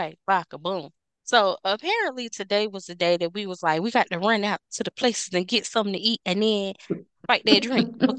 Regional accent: Waco, Texas, United States; I'm from Texas. Waco

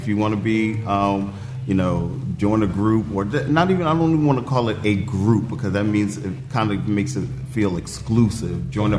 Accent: New York, United States; I am originally from New York. I now reside in the DMV area

